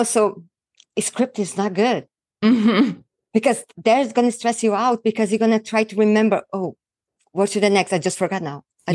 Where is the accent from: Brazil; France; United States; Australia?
Brazil; English is a second language; having my accent. I'm from Brazil. So I have a very thick accent